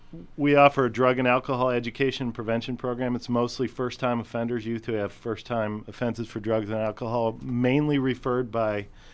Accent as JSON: {"language": "English", "town": "Buffalo", "region": "New York", "country": "United States", "said": "You know, I'm originally from Buffalo, so I got some – I think of myself as a wing connoisseur."}